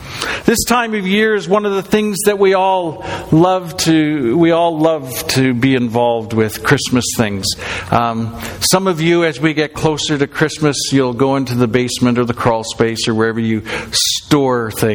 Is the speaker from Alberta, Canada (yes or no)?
yes; Calgary, Alberta, Canada; I grew up in Calgary, and we didn't have Woodward's in Alberta.